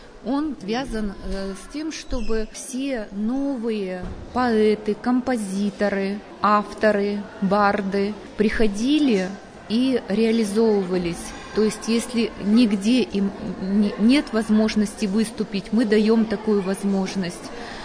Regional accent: Yekaterinburg, Sverdlovsk Oblast, Russia; по месту жительства я родилась и живу на Химаше.

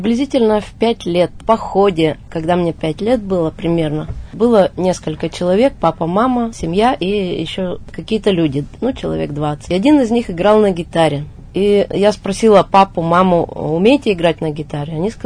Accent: Yekaterinburg, Sverdlovsk Oblast, Russia; also born or lived in Irbitsky District; Я сама екатеринбурженка, но прожила также и в совхозе Дубском Ирбитского района 14 лет. А потом вернулась к родителям. В общем, я екатеринбурженка.

